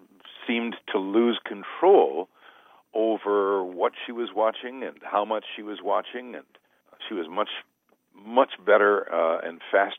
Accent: Minneapolis, Minnesota, United States; I'm a Minnesotan and graduated Washburn High School in Minneapolis

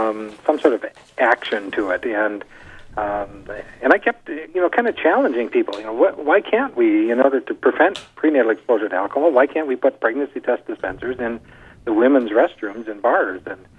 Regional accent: Grand Rapids, Minnesota, United States; my hometown of Grand Rapids, Minnesota, had a school, the very first school shooter in the nation in 1966.

